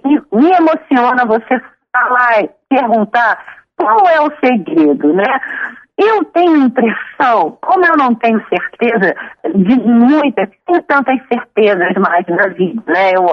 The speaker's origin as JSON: {"language": "Portuguese", "town": "Niterói", "region": "Rio de Janeiro", "country": "Brazil", "said": "Eu sou daqui do Rio, Niterói."}